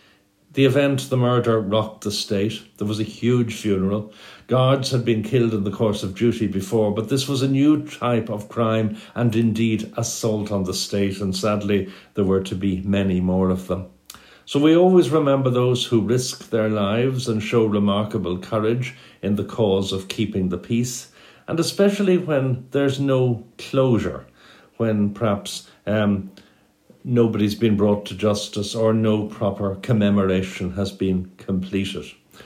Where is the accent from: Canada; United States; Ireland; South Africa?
Ireland; Dublin, Leinster; In the parish in which I grew up in Dublin